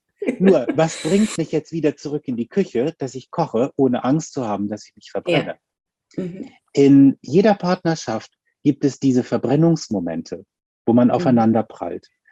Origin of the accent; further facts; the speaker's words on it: Hamburg, Germany; es ist kalt, ich komme aus Hamburg, es ist kalt und es regnet